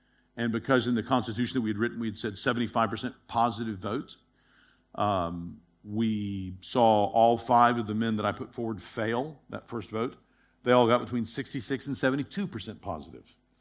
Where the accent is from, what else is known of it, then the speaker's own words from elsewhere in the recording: United States; well, I'm an American. When I'm back in America, they realize, no, he's just weird.